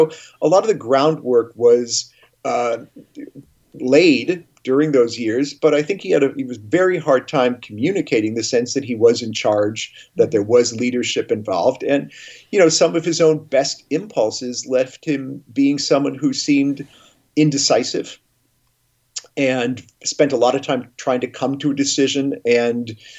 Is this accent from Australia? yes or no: no; Chicago, Illinois, United States; I grew up in Chicago, and there are neighborhoods that I have no idea what they are because they've been renamed.